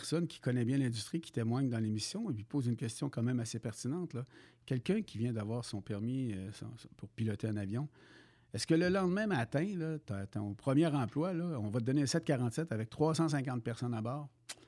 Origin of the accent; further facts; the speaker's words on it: Quebec, Canada; Je viens de la Côte-Nord, je travaillais à Sept-Îles, Rimouski, à Baie-Comeau, à Québec.